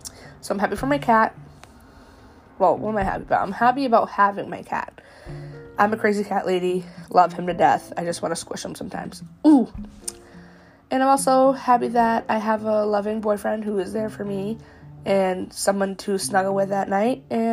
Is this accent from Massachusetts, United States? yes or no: yes; Massachusetts, United States; So yeah, I am from Massachusetts. I am a very big masshole, not meaning asshole. Masshole really just means I love Massachusetts, and I am here because obviously I was born here, but I don't want to leave.